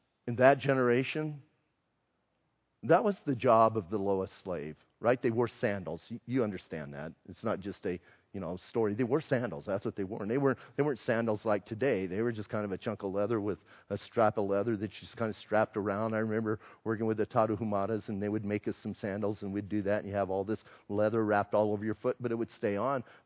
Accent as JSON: {"language": "English", "town": "Bisbee", "region": "Arizona", "country": "United States", "said": "I'm from Bisbee, so it's all good."}